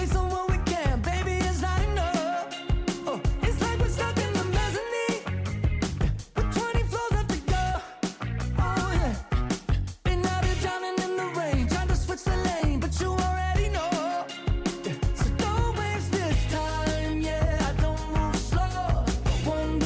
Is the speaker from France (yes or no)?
no; Belgium; en tant que bon Belge